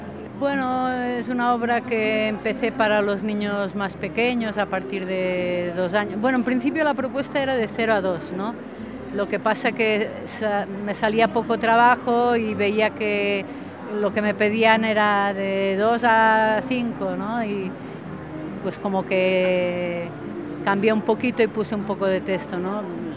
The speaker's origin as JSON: {"language": "Spanish", "town": "Barcelona", "region": "Catalonia", "country": "Spain", "tie": "born there", "lives_now": "Mallorca, Spain", "said": "Nací en Barcelona y vivo en Mallorca."}